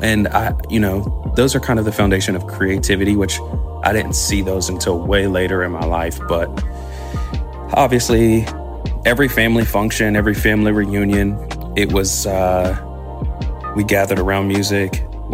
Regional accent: Charleston, West Virginia, United States; accent: country; I grew up in Charleston, West Virginia, super country there. Some would call us hillbillies. And you can hear by my accent

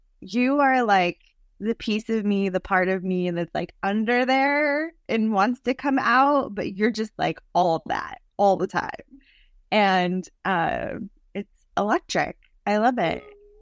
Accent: Arizona, United States; I'm an Arizona girl. I grew up in Arizona. I'm a lizard. I like the dry heat. This is the part of living in Virginia I'm not a big fan of.

